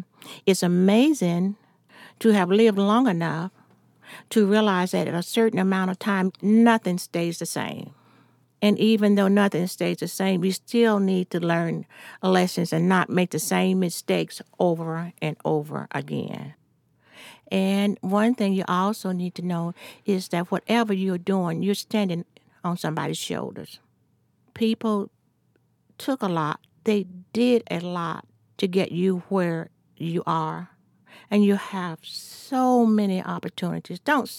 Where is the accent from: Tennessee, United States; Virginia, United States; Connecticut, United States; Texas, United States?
Tennessee, United States; Chattanooga; I was born here in Alanga Hospital, in a segregated section of the hospital. I attended Ochenob Elementary and Ochenob Junior High, and finally Howard High School.